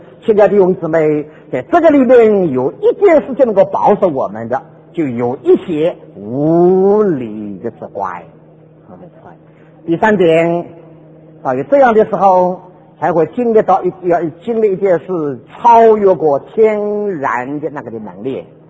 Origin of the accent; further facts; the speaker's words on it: China; 在我们中国人中间